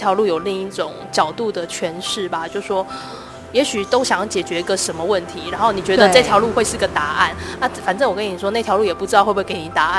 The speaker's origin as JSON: {"language": "Chinese", "country": "Taiwan", "tie": "born there", "said": "因为我们就生在台湾"}